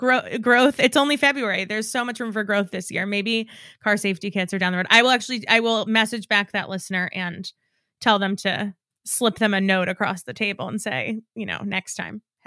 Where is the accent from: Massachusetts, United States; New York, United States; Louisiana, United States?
New York, United States; And whether that's because I'm from New York and have always felt familiar with sort of like the cadence at which they speak